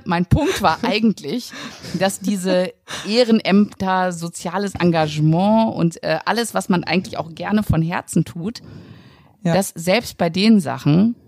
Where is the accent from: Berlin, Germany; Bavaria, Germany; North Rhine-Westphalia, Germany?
North Rhine-Westphalia, Germany; Cologne; ich komme aus Köln